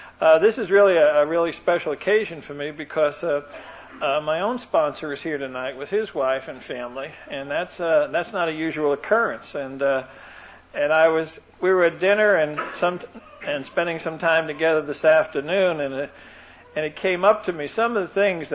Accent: Brooklyn, New York, United States; I personally just never took it because of where I grew up. I grew up in Brooklyn.

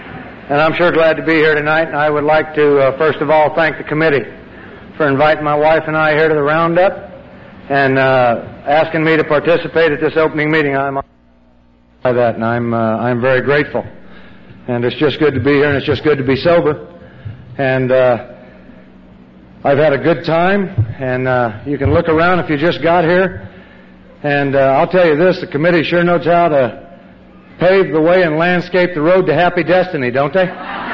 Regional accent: Danville, Illinois, United States; born there; I was born in Danville, Illinois.

